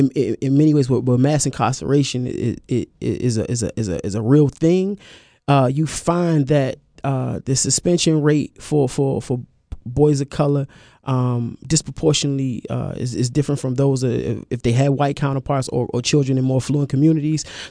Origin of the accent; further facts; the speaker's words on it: Washington, District of Columbia, United States; Well, so I'm from Washington, D.C., as you stated